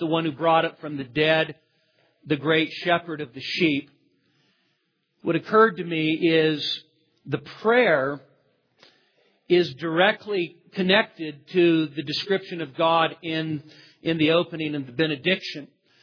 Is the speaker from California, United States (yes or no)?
yes; Marysville, California, United States; born there; also born or lived in Yuba City; I was born in Marysville, lived in Yuba City, loved